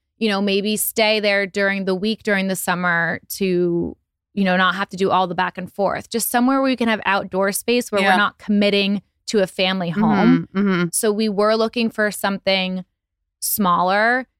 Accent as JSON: {"language": "English", "town": "Hillsborough", "region": "New Jersey", "country": "United States", "tie": "born or raised there", "said": "It's like Hillsborough. It's like in the middle sort of New Jersey. It's kind of a little bit north of Princeton."}